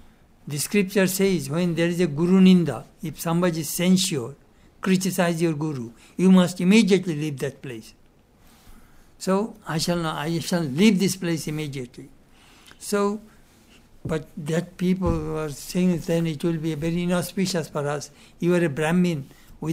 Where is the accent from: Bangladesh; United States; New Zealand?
Bangladesh; Khulna Division; English is a second language; His district and my district is side by side. He's from Puritpur district, I'm from Khulna district. Side by side.